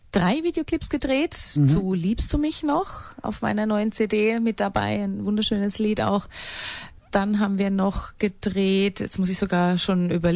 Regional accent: Walldürn, Baden-Württemberg, Germany; now in Stuttgart, Germany; Ich komme ursprünglich aus dem Odenwald in Deutschland, Neckar-Odenwaldkreis Walldürn, ein ganz bekannter Wallfahrtsort, wohne allerdings seit 4 Jahren in Stuttgart.

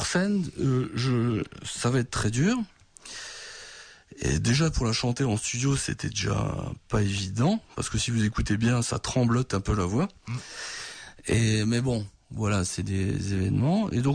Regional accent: Grand Est, France; now in Alsace, France; Donc moi, je suis originaire de la vallée de la Fène, je suis en Moselle.

